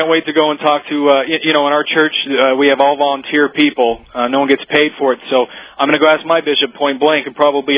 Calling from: Las Vegas, Nevada, United States; I'm calling from Las Vegas.

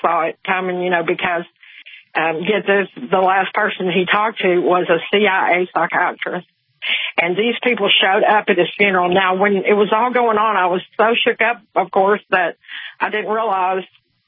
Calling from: Texas, United States; I'm a new caller. I've never called you before, but I'm from Texas, and I've been with you since Waco time

